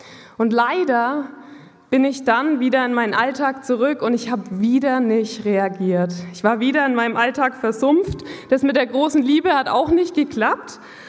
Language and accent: German; Neuenmarkt, Bavaria, Germany; now in Nuremberg, Germany; Ich komme hier aus der Gegend, aus Neuenmarkt und lebe gerade in Nürnberg mit meinem Mann